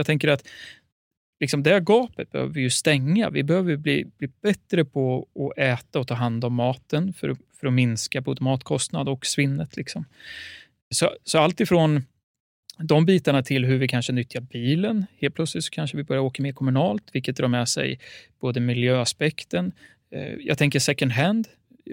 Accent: Sweden; så har ju svenskarna, även om vi är högt belånade, ett av världens högst belånade folk

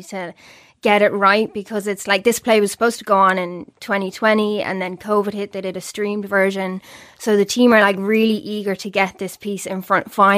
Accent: Dublin, County Dublin, Ireland; I'm from Dublin, yeah.

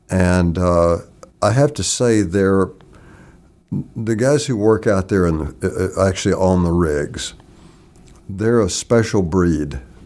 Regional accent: Texas, United States; also born or lived in Arkansas; I actually went from Houston out there. So I grew up in Texas and Arkansas.

